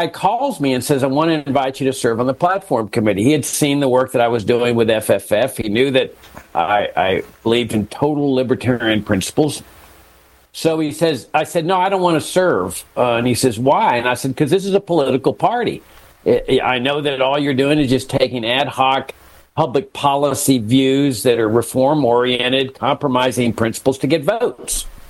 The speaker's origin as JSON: {"language": "English", "town": "Laredo", "region": "Texas", "country": "United States", "tie": "born or raised there", "said": "When I grew up in Laredo, Texas, there on the border, I grew up as a Democrat."}